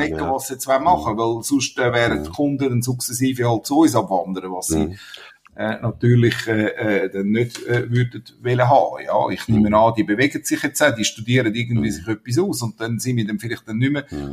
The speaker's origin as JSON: {"language": "German", "town": "Winterthur", "region": "Zurich", "country": "Switzerland", "tie": "born or raised there", "said": "ich bin jetzt 56 und bin ein bisschen rumgekommen, aber lebe jetzt eigentlich wieder fast in Wurfdistanz von dort, wo ich aufgewachsen bin. Ich bin aus Winterthur und bin sehr gern da."}